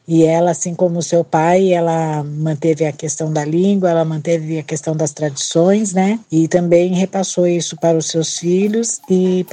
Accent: Campinas, São Paulo, Brazil; Eu vim de uma periferia de Campinas, sou uma mulher negra

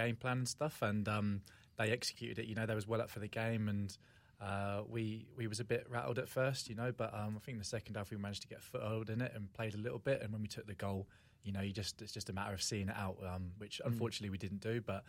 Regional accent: England, United Kingdom; now in New Zealand; And I went to New Zealand and I just fell in love with the place, you know, like it's a place that I, although England's home

